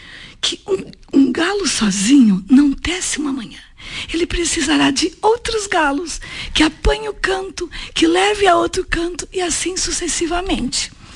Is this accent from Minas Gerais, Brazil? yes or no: no; Salto do Jacuí, Rio Grande do Sul, Brazil; uma feira lá de Salto do Jacuí, minha terra, que também morei lá